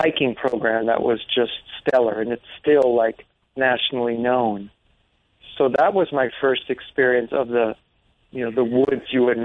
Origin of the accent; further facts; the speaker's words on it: Miami, Florida, United States; No, people often guess that, but I'm from the New York of the South. I'm from Miami.